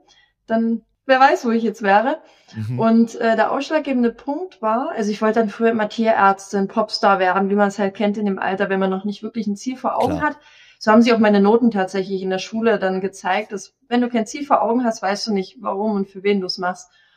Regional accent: Saxony, Germany; first language Sorbian; German is a second language; also born or lived in Black Forest; Wir sind dann hier rüber wieder gezogen. Also mein Vater kommt aus Görlitz, meine Mutter hier aus Radibor, aus der sorbischen Gegend. Hier bin ich auch aufgewachsen. Also ich bin auch muttersprachlich sorbisch, habe die sorbische Tracht getragen, bin auf eine sorbische Schule gegangen

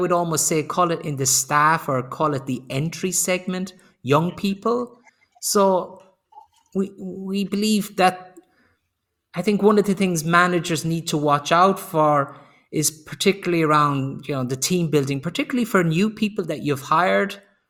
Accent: Ireland; Yeah, no. I maybe it's because I'm Irish. I'm not as tall as, and I expect everybody to be much taller.

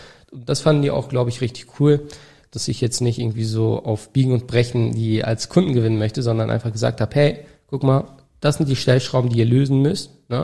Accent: Turkey; Fällt mir gerade nicht ein als Türke.

